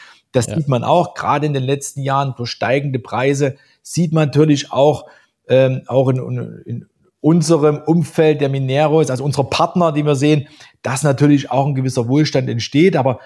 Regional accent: East Germany, Germany; born there; ich bin ja selber in der DDR geboren, bin auch Jungpionier gewesen und habe eine sozialistische Ausbildung genossen, also keine Ausbildung, aber eine kleine Prägung, bis zum Kindergartenalter und bis zum Eintritt in die Schule.

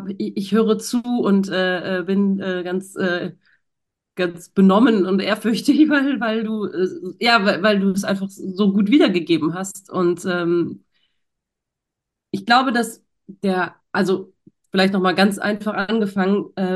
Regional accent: West Germany, Germany; now in Berlin, Germany; Ich bin in Westdeutschland aufgewachsen.

